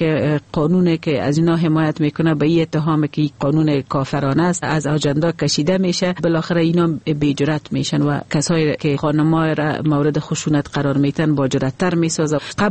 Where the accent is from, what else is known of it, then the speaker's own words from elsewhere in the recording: Afghanistan; ما افغان هستیم